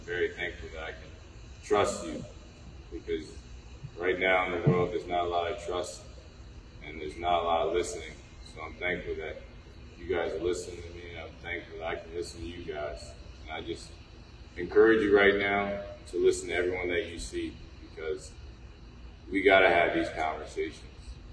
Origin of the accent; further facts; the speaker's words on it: United States; Like Sheriff Steve said, I grew up in Carroll County. That's like all I knew until I went to Shepherd.